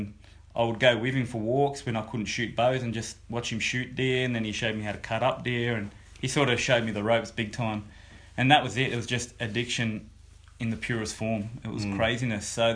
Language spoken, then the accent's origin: English; Wollongong, New South Wales, Australia; I was born and bred in Wollongong, and I've always grown up fishing with my family.